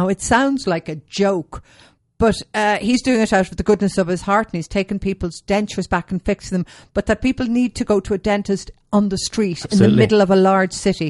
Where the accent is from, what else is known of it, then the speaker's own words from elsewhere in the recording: Ireland; I mean, again, we're both Irish.